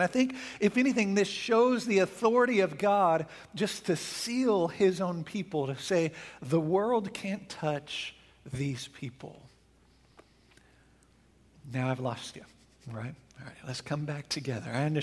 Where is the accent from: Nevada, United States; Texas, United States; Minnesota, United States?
Texas, United States; Dallas; also born or lived in Burnet; When I was a teenager, I grew up mostly in the Dallas area before we moved out to Burnett.